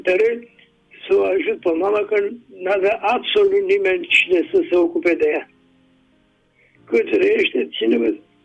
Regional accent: Bucharest, Romania; sunt din București. Am 83 de ani.

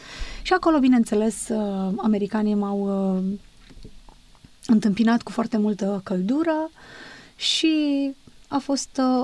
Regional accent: Romania; Nu se poate, vin din România și să n-am unde să stau.

